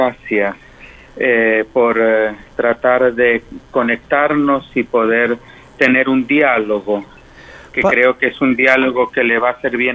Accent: Rivadavia, Mendoza, Argentina; yo originariamente soy de Mendoza, de la provincia del Sol y del Buen Vino, particularmente del departamento de Rivadavia, que es un departamento dentro de la provincia.

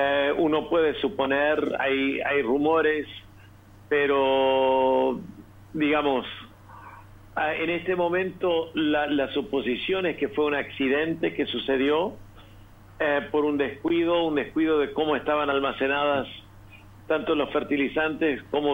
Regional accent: Entre Ríos, Argentina; moved away as an adult; now in Lebanon; Soy argentino, nací en Entre Ríos, me crié ahí, terminé mis estudios, mi título de grado ahí.

